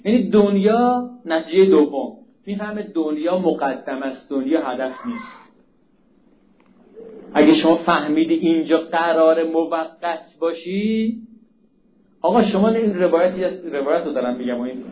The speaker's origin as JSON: {"language": "Persian", "region": "Hamadan", "country": "Iran", "said": "من همدانی هستم."}